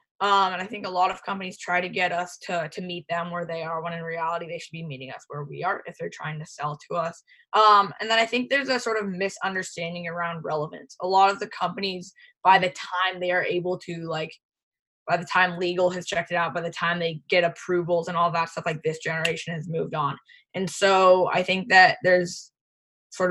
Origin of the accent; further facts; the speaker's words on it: San Diego, California, United States; Like, he was from Cleveland. I'm from San Diego. Very different sort of cultural backgrounds in that point.